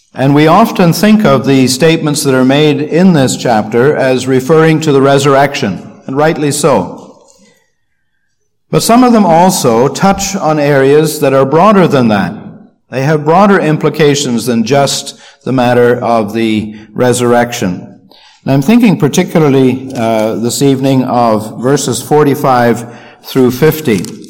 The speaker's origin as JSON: {"language": "English", "country": "Canada", "said": "Yes, I'm a Canadian. In my Bible bag, I have a passport that was granted me in 1951 as a British subject, and I carry a Canadian passport."}